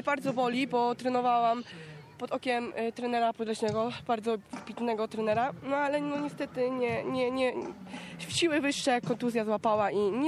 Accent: Gryfino, West Pomeranian Voivodeship, Poland; now in Chojna, Poland; Cieszy mnie to, że jestem rodowitą gryfinianką i też czasem reprezentuję Hojnę, bo jednak tam mieszkam, nie? Z dzieckiem.

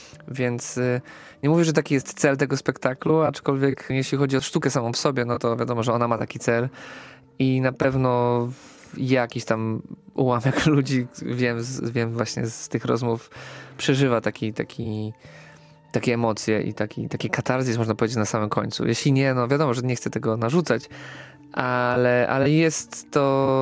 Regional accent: Silesian Voivodeship, Poland; Ja jestem Beskid Śląski, jestem Ślązak

